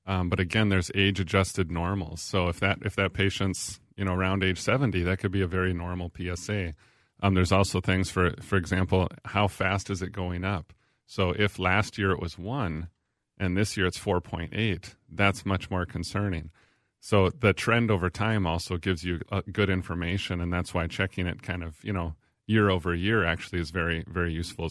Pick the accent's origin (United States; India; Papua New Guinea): United States; Little Falls; I'm from Little Falls, yeah